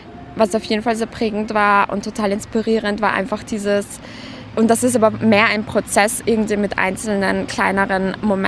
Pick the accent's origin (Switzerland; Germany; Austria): Austria; Vienna; ich komme aus Wien